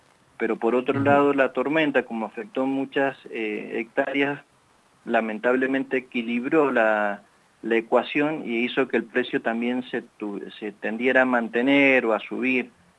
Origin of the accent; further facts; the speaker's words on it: Mendoza, Argentina; Yo creo que nosotros como mendocinos, sobre todo, que tanto promocionamos la vendimia